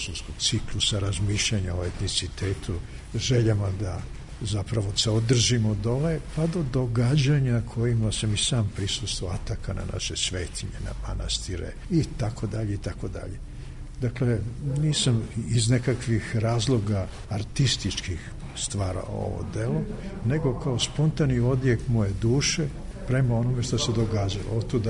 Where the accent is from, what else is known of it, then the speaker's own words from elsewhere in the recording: Serbia; sigurno i kao Srbin, Srbijanac